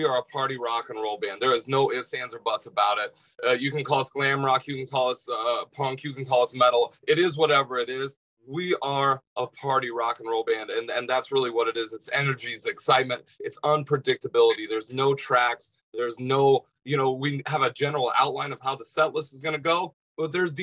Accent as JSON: {"language": "English", "region": "Nebraska", "country": "United States", "tie": "born or raised there", "said": "I grew up in Nebraska. He grew up in New Jersey. But we came from this very punk rock background."}